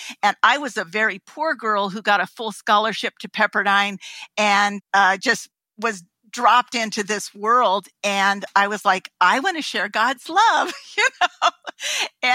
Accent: California, United States; And he said, California. I go, oh, me too. Small world.

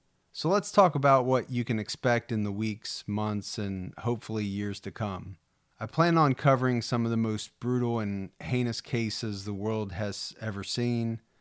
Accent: Dayton, Ohio, United States; it has ties to my hometown of Dayton, Ohio

